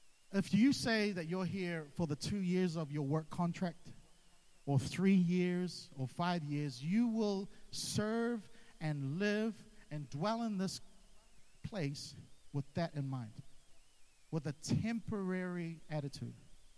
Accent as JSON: {"language": "English", "country": "New Zealand", "said": "So I'd explain to them I'm from New Zealand."}